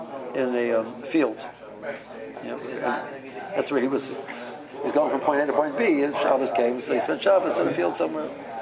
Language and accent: English; Cleveland, Ohio, United States; I'm from Cleveland